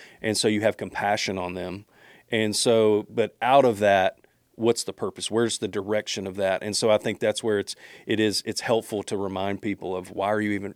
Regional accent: Arkansas, United States; I'm from Arkansas, but I can.

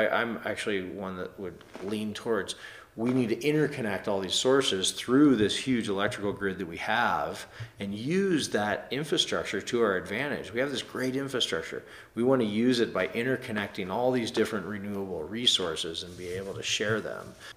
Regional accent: Nebraska, United States; like in the Midwest, I grew up in Nebraska, things like hail and stuff like that.

